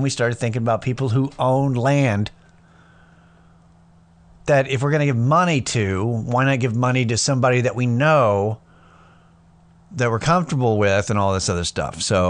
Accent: Athens, Texas, United States; born there; I was born in Athens, Texas.

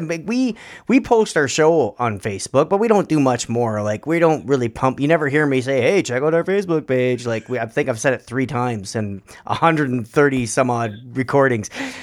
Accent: Canada; we're Canadian

